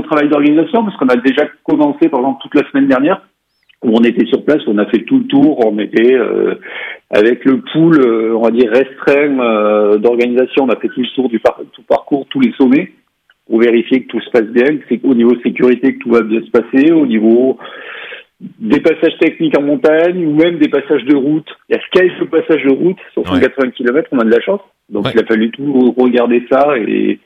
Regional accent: Savines-le-Lac, Provence-Alpes-Côte d'Azur, France; Je suis originaire de Savines-le-Lac.

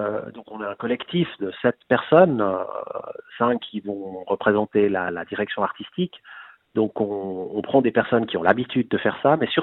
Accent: Geneva, Switzerland; je suis Genevois, j'ai une entreprise Genevois

